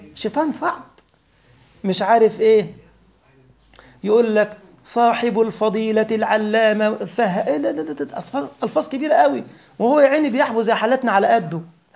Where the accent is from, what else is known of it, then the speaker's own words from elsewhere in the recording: Egypt; كان بيحكوا لنا كده قديما في بلدنا أيام الإنجليز ما كانوا عندنا في مصر